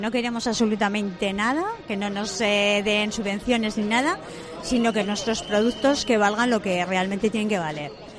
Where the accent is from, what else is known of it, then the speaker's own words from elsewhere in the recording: Albelda, Spain; De Albelda.